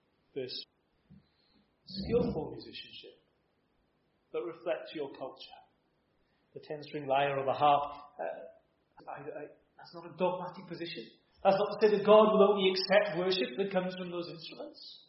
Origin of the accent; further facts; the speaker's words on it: Wales, United Kingdom; You see, I'm a Welshman.